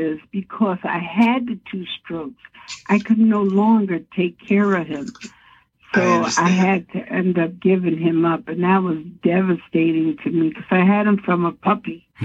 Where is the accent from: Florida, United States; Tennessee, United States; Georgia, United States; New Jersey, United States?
New Jersey, United States; I grew up in North New Jersey.